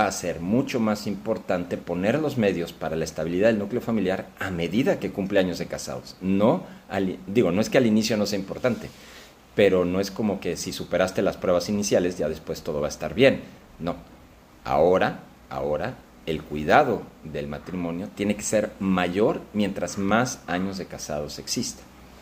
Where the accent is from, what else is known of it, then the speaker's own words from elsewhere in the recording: Mexico; nos encontramos con que en México, entre 1980 y ahora, somos muchos más mexicanos